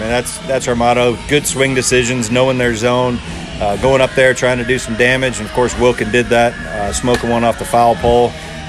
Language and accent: English; Sarasota, Florida, United States; Yes, Sarasota Reds, Florida State League. I was in my hometown.